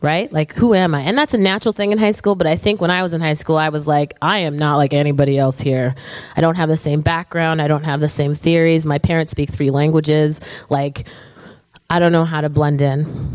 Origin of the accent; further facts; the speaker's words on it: Zambia; born there; I was born in Zambia, 10 degrees south of the equator. My parents are born from a line of pastors, and so I'm a PK kid, five generations back.